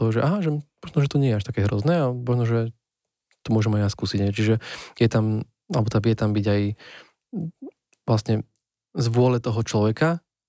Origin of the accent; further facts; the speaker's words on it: Žilina Region, Slovakia; Mne sa tam vynoril príklad z Oravy, odkiaľ pochádzam